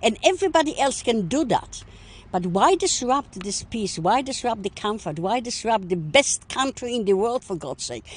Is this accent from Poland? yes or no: yes; Poland; moved away as an adult; now in Australia; Well, you see, I come from Poland. I was 20 years old when I came here, and I spent 20 years in socialistic, communistic Poland. I came to Australia, like many other migrants, to have a nice, peaceful life